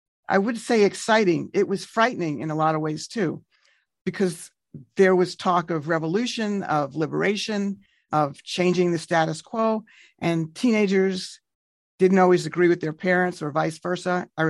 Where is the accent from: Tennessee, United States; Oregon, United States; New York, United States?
New York, United States; Kew Gardens; So I'm a proud native New Yorker, as we like to say. And I grew up in Kew Gardens for my first 18 years.